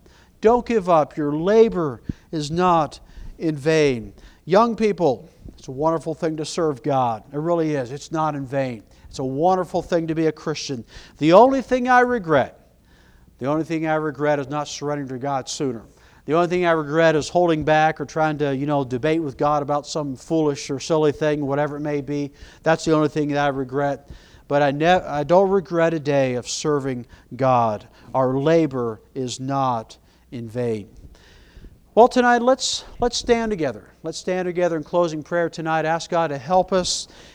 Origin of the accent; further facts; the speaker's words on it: Canada; My favorite hobby growing up was playing hockey. I come from Canada